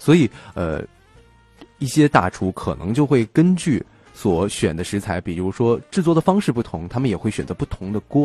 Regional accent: China; 我发现我们中国人烹饪往往都是一把刀走天下

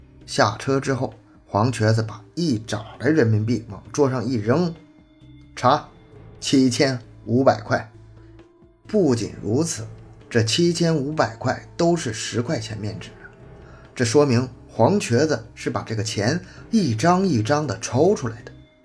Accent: Harbin, Heilongjiang, China; 一说这个哈尔滨车站，我真是很亲切啊，因为我就是哈尔滨人。

